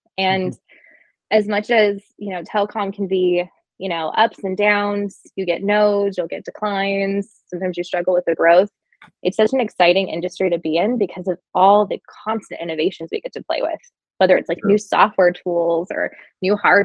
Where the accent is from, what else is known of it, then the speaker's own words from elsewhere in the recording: California, United States; So I grew up in Silicon Valley and I was obsessed with technology.